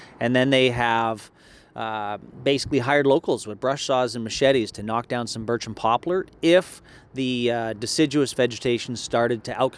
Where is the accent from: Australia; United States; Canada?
Canada; Foleyet, Ontario; I'm from Folliet. It's my home base, and I grew up in Folliet. I've spent some time in Timmins. I did high school here. I did my law school in Ottawa, and currently live down in southern Ontario for the winters.